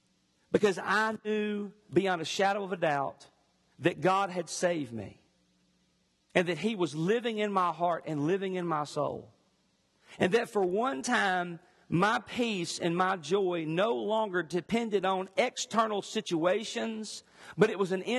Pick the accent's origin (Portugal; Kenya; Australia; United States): United States; Greenville, Mississippi; at Pilgrim Rest Baptist Church in my hometown, Greenville.